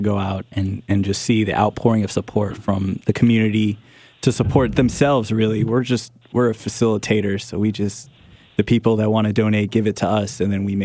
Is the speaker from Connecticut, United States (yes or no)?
yes; Connecticut, United States; I actually grew up in Connecticut.